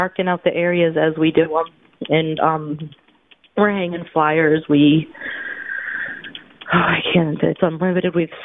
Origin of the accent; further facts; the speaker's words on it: New York, United States; I'm from New York, so, like, I'm huge on skepticism.